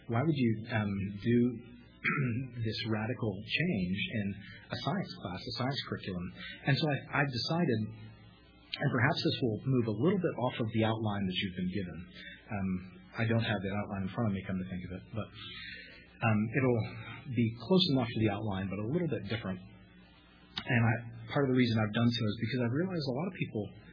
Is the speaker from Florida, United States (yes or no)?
yes; Tampa, Florida, United States; also born or lived in Detroit / Davidson; I was born in Detroit, Michigan, grew up in Tampa, went to college in Davidson, North Carolina